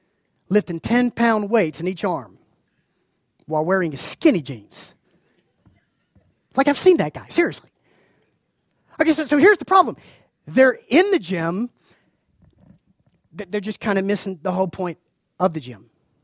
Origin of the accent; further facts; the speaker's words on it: Macon, Georgia, United States; I was born and raised in Macon, Georgia, where eating deep fried chicken is basically an extreme sport.